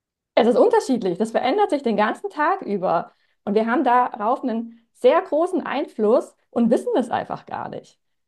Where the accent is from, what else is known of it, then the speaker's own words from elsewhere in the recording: Stuttgart, Baden-Württemberg, Germany; Ich komme aus dem Schwabenland, aus Stuttgart und bin Atemtrainerin, auch Breathwork-Trainerin.